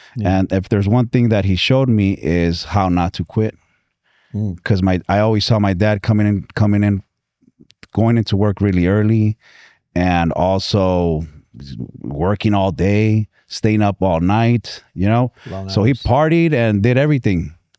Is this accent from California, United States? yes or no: yes; Huntington Beach, California, United States; also born or lived in Michoacan, Mexico / Santa Ana; I grew up in Huntington Beach.